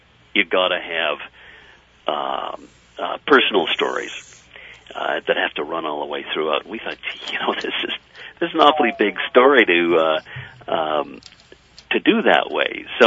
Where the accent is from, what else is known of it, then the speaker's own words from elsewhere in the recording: Canada; being a Canadian producer, our government and our population are well aware of climate change